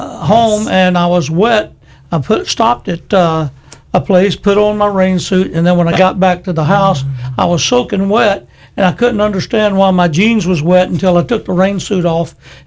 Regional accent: Rome, Georgia, United States; we retired to Rome, Georgia, my hometown, up in northwest Georgia.

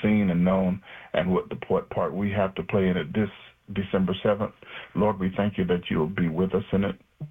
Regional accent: Texas, United States; I'm a Texan, so I kind of slipped out.

